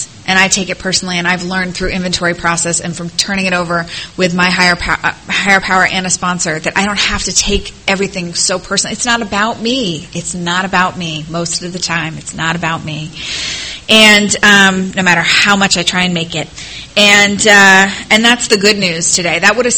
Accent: New York, United States; And I'm from New York, so having a lime tree made me feel like a farmer.

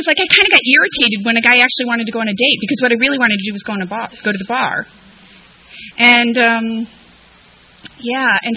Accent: Berwyn, Illinois, United States; I grew up in Berwyn, Illinois. It was very middle-class area. I was very sheltered. I had my grandparents nearby.

